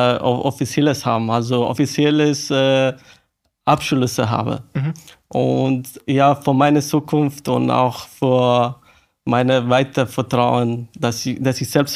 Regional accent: Afghanistan; now in Austria; ich bin 40 Jahre alt. Ursprünglich komme ich aus Afghanistan, lebe ich über 20 Jahre in Österreich

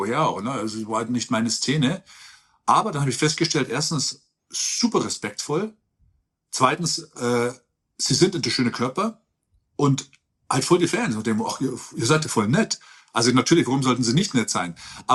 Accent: Ergolding, Bavaria, Germany; moved away as an adult; also born or lived in Landshut / Munich; now in Los Angeles, United States; Ich bin in Ergolding aufgewachsen. Zur damaligen Zeit 10.000 Einwohner. Wir waren das letzte Haus bei den Feldern. Ich bin zwischen Kühen und Odel aufgewachsen. Ja, voll der Bauer. Und dann von Ergolding nach Landshut, von Landshut nach München, von München nach LA.

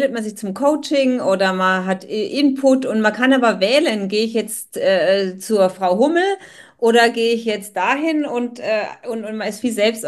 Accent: Bavaria, Germany; Also bei uns in Bayern.

